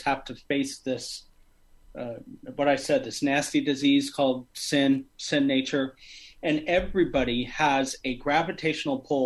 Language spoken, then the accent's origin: English; Kansas City, United States; I grew up in the Kansas City area with my mom's half of my childhood.